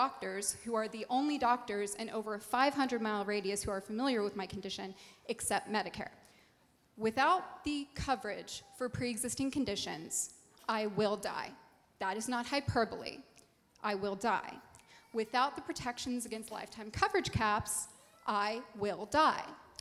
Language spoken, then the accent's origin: English; Springdale, Arkansas, United States; I'm from Springdale, Arkansas.